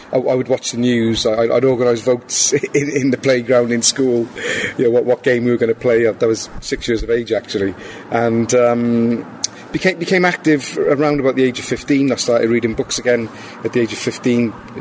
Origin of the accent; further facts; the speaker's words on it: Cardiff, Wales, United Kingdom; I was brought up in Fairwater, in Pentrebane.